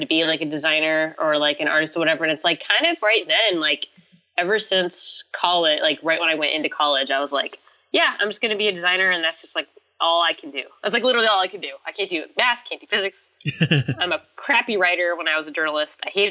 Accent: Visalia, California, United States; growing up in Visalia, in the Central Valley, there's, like, not a lot that's close by.

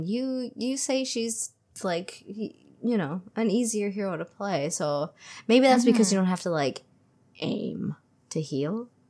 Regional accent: Canada; I'm Canadian.

